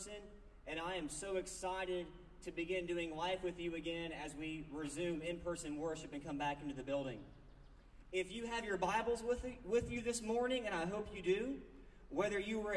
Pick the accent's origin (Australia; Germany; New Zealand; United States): United States; Atlanta, Georgia; now in Raleigh, United States; I'm from Atlanta. I was born and raised in the big city, so I don't know, I didn't know until I moved to Raleigh that there were other airlines than Delta